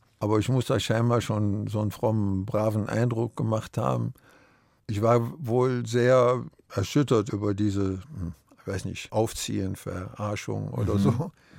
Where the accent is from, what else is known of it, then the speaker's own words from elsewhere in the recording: Viersen, North Rhine-Westphalia, Germany; also born or lived in Düsseldorf; Also in Düsseldorf selber habe ich nicht lange gelebt, aber dann in Viersen bin ich groß geworden, Mönchengladbach, die Ecke, Krefeld. Landschaftlich die weite Ebene, keine Berge.